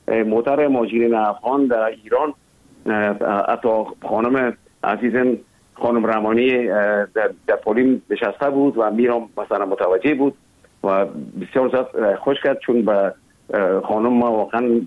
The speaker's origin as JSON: {"language": "Persian", "region": "Kabul", "country": "Afghanistan", "tie": "born there", "said": "اصلا زادگاه من کابل است ولی همطور که گفتم زیاد ما در دیگه ولایت هم بودیم"}